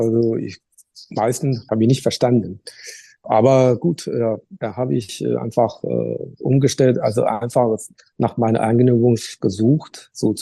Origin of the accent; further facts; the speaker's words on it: Qingdao, Shandong, China; German is a second language; moved away as an adult; now in Germany; Deswegen habe ich entschieden, den Job gekündigt und nach Deutschland zu studieren gekommen.